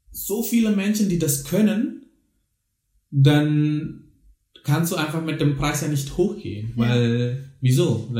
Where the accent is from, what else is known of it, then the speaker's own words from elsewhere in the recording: Indonesia; weil ich einfach auch in Indonesien war und das ist einfach mein Land, meine Heimat